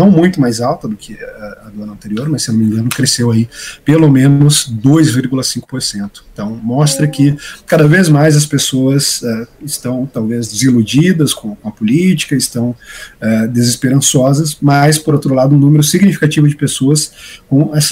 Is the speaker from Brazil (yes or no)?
yes; Sorocaba, São Paulo, Brazil; ou encerrava aqui em Sorocaba, que é a minha cidade natal.